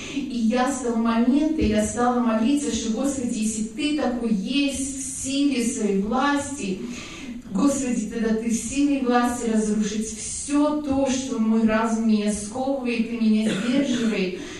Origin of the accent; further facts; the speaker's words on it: Belarus; now in United States; я оригинально из Беларуси, но мы уже 10 лет проживем по визам в Америке, в Калифорнию, сейчас недавно переехали.